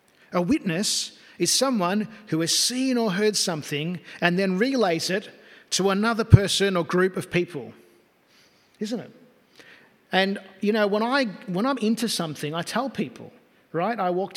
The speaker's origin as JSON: {"language": "English", "country": "Australia", "tie": "born or raised there", "said": "My background is Italian and Maltese, even though I was born here in Australia, first generation Australian, which means I grew up in a home and a culture that put a very high emphasis on family. We were a Christian family, a church-going family."}